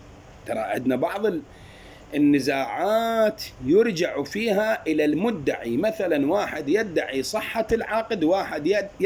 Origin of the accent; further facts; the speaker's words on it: Erbil, Kurdistan Region, Iraq; قلت لهم لا أنا رجال من أربيل، يعني ما أعرف الأسعار هنا عندكم شيء.